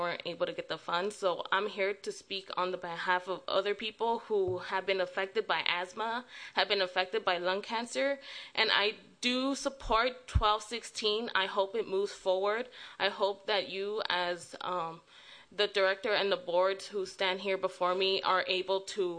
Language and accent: English; Los Angeles, California, United States; I'm from Southeast Los Angeles. I've been working with the CBE organization as a youth, as a high school student